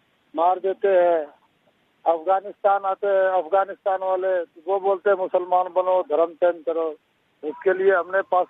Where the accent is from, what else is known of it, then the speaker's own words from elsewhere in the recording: Hyderabad, Sindh, Pakistan; moved away; میں سندھ حیدرآباد سے ہوں اور یہ ہے جو وہاں پہ ہمارا دھرم نہیں ہے، ہندو دھرم نہیں ہے،